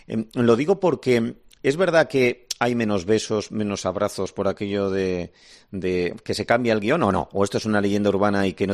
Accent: Bilbao, Basque Country, Spain; Sé que somos de la misma tierra, que quieres que te diga, los dos somos de Bilbao.

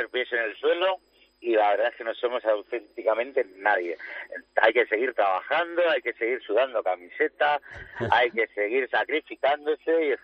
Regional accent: Granada, Andalusia, Spain; Nosotros somos de Granada.

